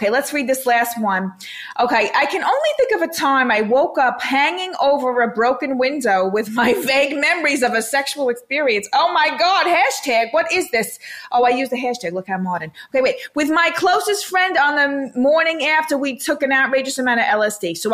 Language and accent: English; Brooklyn, New York, United States; now in Boca Raton, United States; I live in Boca. I'm from Brooklyn, but I live in Boca now.